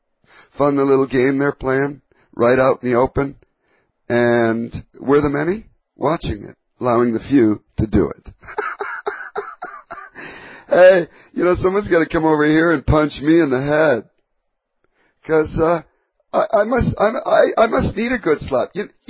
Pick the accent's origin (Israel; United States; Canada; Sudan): Canada; I don't even have a right to vote. I'm Canadian.